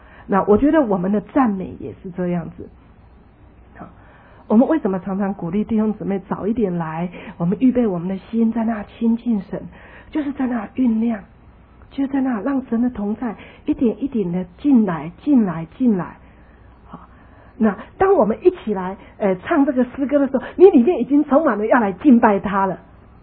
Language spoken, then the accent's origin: Chinese; China; 我们中国人就知道说江山易改，本性难移哈